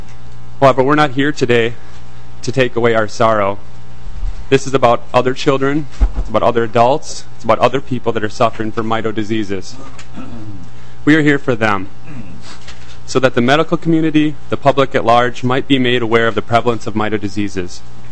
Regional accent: Jackson, Minnesota, United States; I'm from Jackson, Minnesota.

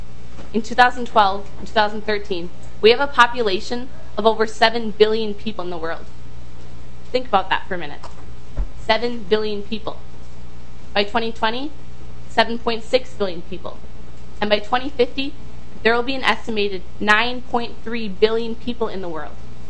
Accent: United States; and I come from a town. We have about 1,100 people. That's not really very big, but it's one big family.

